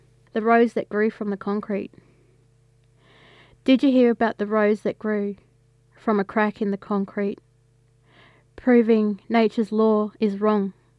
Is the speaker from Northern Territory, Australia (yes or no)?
yes; Alice Springs, Northern Territory, Australia; I noticed that in New South Wales and also in my hometown in Alice Springs, a lot of people that listened to … were also, you know, they were proud to be black.